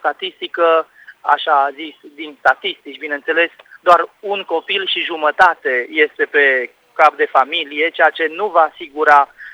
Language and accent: Romanian; Romania; Doamne Tată, îți mulțumesc că sunt român.